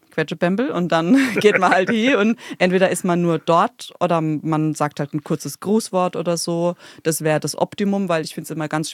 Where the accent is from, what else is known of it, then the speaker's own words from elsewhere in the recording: Germany; Und als Deutsche, da ist es dann wirklich, da macht es dann wirklich Sinn